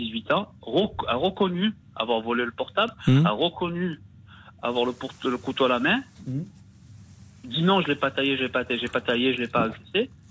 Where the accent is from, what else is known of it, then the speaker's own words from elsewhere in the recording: Marseille, Provence-Alpes-Côte d'Azur, France; Moi, je vis dans les quartiers nord. Je suis un enfant de, je suis marseillais. J'ai grandi dans la Marseille. Je suis un fils d'immigré.